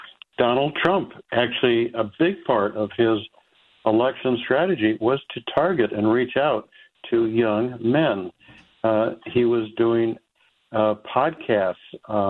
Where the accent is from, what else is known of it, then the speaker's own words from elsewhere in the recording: Colorado, United States; I should mention I grew up in Colorado, so I totally know what you're talking about.